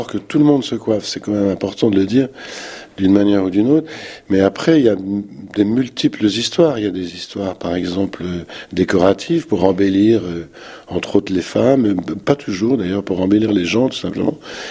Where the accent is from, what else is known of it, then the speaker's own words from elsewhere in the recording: Grenoble, Auvergne-Rhône-Alpes, France; j'ai cherché d'abord dans ma ville natale, à Grenoble